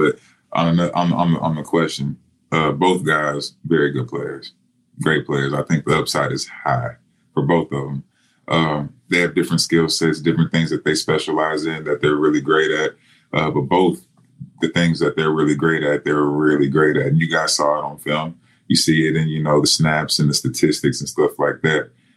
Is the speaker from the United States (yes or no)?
yes; Texas, United States; that comes from my D-line coach, man. We're both from Texas